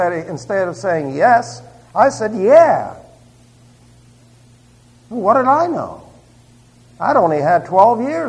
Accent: New York, United States; Imagine six of us from New York and all the rest, all from West Virginia.

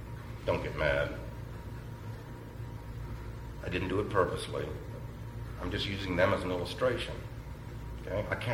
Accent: New York City, New York, United States; I was raised in New York City. What would I know about sheep? There are no sheep in New York City.

